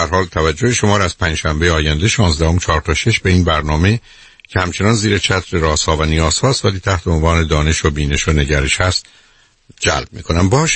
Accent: Iran; ما ایرانی هستیم

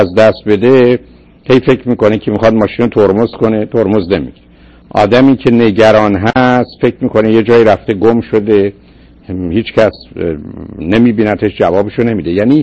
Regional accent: Iran; moved away; من این که از ایران گریختم،

